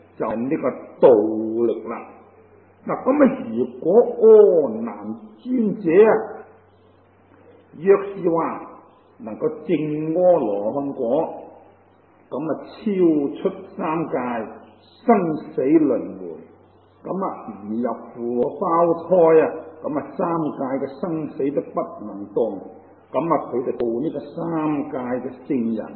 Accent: China; 完全，照我哋中国人嘅文字嚟解释呢个人王传啊

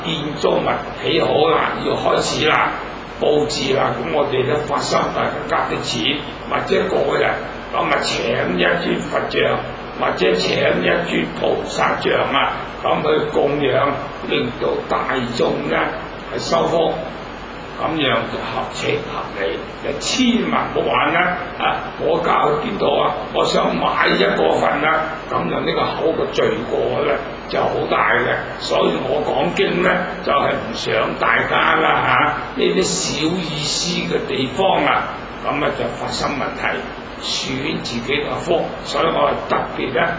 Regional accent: Zhongshan, Guangdong, China; 奇问咯，我系中山人，佢用一口中山话

